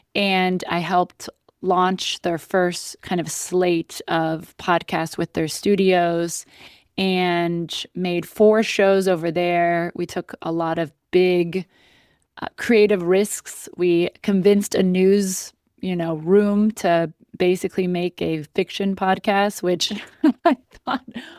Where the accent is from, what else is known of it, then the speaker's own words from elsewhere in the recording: Midwest, United States; now in Los Angeles, United States; I mean, listen, I didn't realize how Midwest I am until I meet other people f